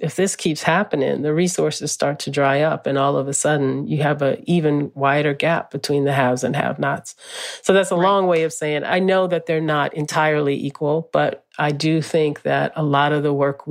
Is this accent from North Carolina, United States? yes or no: no; New Orleans, Louisiana, United States; I grew up in New Orleans. Hurricane Katrina is the kind of storm we're going to see more of in a climate impacted future. And, you know, we lost the home I grew up in.